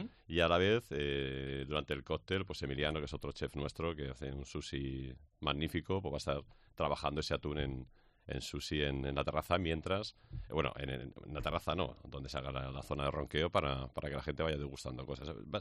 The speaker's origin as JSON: {"language": "Spanish", "town": "Alicante", "region": "Valencian Community", "country": "Spain", "said": "Nosotros también tocamos el mundo del arroz como buenos alicantinos"}